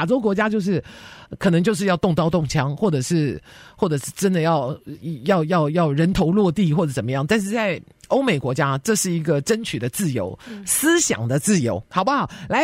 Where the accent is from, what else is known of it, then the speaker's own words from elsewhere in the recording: Taiwan; 这个我是从台湾来的